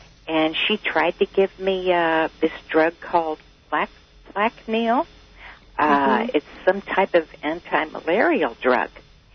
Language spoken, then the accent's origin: English; California, United States; Well, I'm a homemaker. I'm from the San Gabriel Valley.